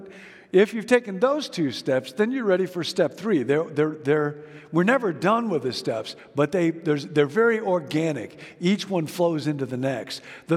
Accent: Rockford, Illinois, United States; moved away as an adult; Years ago, I grew up in Rockford, Illinois. I'd come to California to go to grad school at Fuller, and I went back to Rockford to visit my folks.

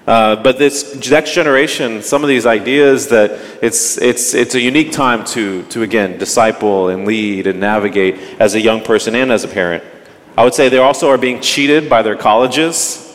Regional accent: Dallas, Texas, United States; now in Nashville, United States; I live in Nashville, but I'm originally from Dallas.

